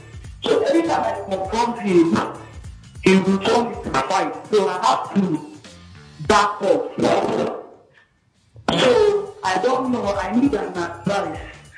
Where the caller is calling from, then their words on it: Kano, Nigeria; Yeah, I'm calling from Kano State.